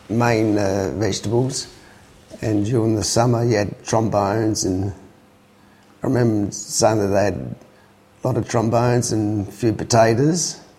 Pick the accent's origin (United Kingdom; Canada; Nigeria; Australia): Australia; South Australia; I was born in South Australia at Frogmore Road, Fendon. But the hospital was at Torrensville, 17th of August 1940